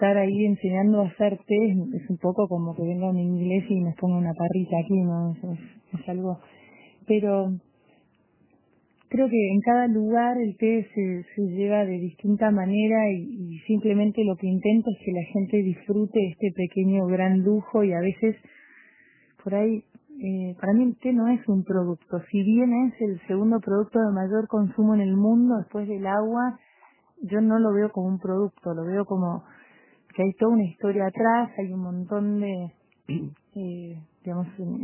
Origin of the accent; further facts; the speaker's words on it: Buenos Aires, Argentina; born there; also born or lived in Patagonia; Yo nací en Buenos Aires, de chica pasaba mucho tiempo en el sur, en la Patagonia.